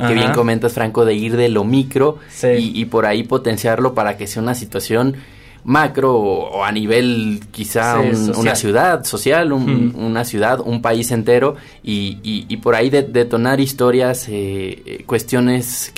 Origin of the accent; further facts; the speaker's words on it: Mexico; y esto también lo digo como mexicano